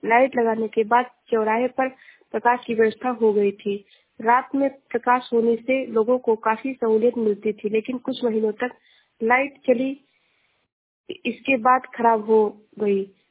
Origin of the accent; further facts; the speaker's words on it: Shravasti, Uttar Pradesh, India; मैं जिला श्रावस्ती से हूँ।